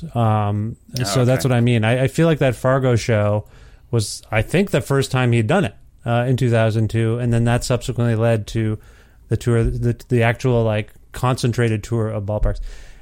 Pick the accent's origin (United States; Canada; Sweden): Canada; Guelph, Ontario; I'm from Ontario originally, and I lived in Guelph, Ontario, which is about 4 hour drive to Detroit, 5 hour drive to Detroit.